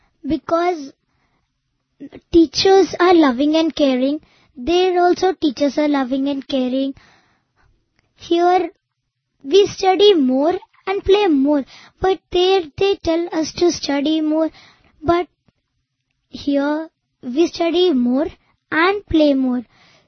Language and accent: English; Hyderabad, Telangana, India; I was actually from Hyderabad.